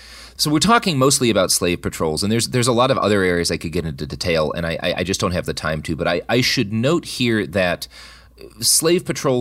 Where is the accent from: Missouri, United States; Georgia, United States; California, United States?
Missouri, United States; zoom in on the case of my home state, Missouri.